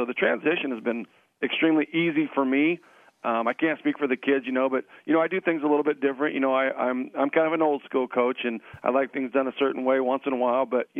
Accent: Ashland, United States; Yeah, I come from Ashland, where my wife still lives and works

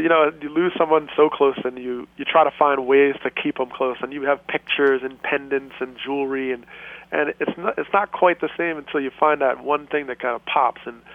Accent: New Jersey, United States; We started at the church where I grew up in New Jersey.

